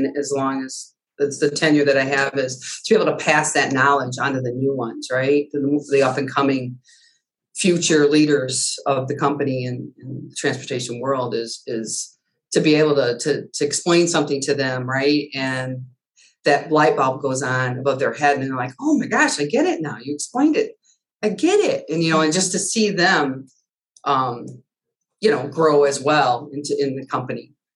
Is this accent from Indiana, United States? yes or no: yes; Indiana, United States; now in Detroit, United States; I'm not originally from Detroit. So we weren't where I'm from, the northwest side of Indiana by Chicago.